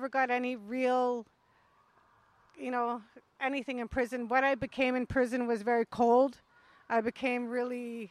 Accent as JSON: {"language": "English", "town": "Winnipeg", "region": "Manitoba", "country": "Canada", "tie": "born or raised there", "also_born_or_lived": "Pine Creek", "said": "I'm First Nations from Pine Creek, Manitoba. I grew up mainly in Winnipeg, Manitoba, and I come from the North End. That's where my family is. Basically, I was born and raised in the North End of Winnipeg."}